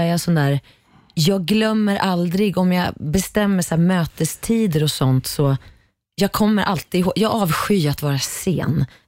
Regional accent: Killafors, Gävleborg County, Sweden; i Killafors där jag kommer från.

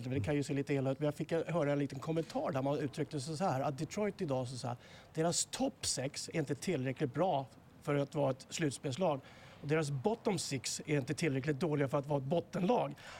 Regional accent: Stockholm, Stockholm County, Sweden; Ja, vi är ju stockholmare.

